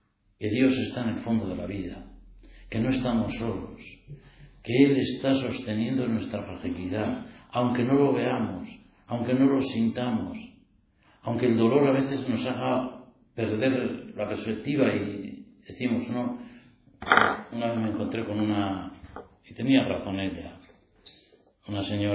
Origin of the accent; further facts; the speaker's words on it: Villava, Navarre, Spain; Esa noche yo dormí en casa de mi madre, yo soy de Villava, y dormí allá.